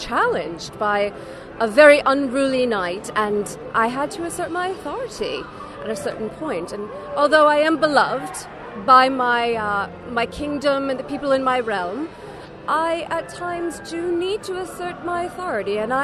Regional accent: Rutherford, New Jersey, United States; I'm from Rutherford, New Jersey.

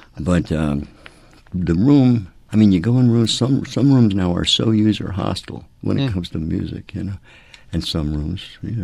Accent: Rockaway Beach, New York, United States; I was from Rockaway Beach, and George was from Manhattan

